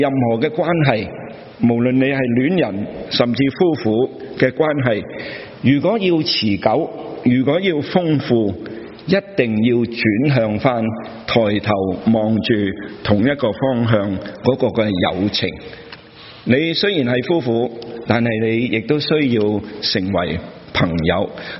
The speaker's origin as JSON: {"language": "Chinese", "country": "China", "said": "我们中国人可能是不习惯"}